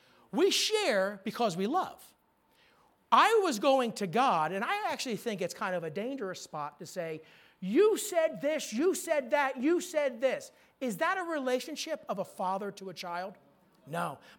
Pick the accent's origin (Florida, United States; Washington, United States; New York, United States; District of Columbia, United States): New York, United States; I'm Italian from New York, man. That is a tough thing to overcome.